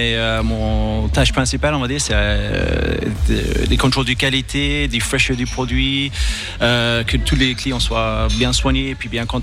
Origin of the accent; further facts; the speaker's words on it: London, United Kingdom; je suis de Londres d'origine, donc je amène une touche quand même un petit peu plus internationale. J'ai travaillé à Londres avec des collaborateurs internationaux, j'ai travaillé en France